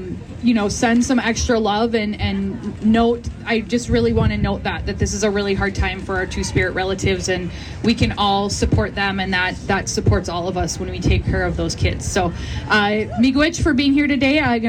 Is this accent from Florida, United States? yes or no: no; Cass Lake, Minnesota, United States; So I'm from Leech Lake. I grew up in the Cass Lake area. I now represent Ramsey County suburbs